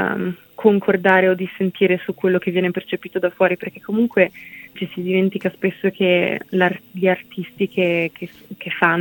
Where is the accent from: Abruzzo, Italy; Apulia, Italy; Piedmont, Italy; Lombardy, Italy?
Lombardy, Italy; Milan; also born or lived in various places; vissuto un po' in luoghi molto diversi nella mia vita e ho vissuto una vita un po' così da trottola, però sono di Milano e vivo lì in questo momento, sì.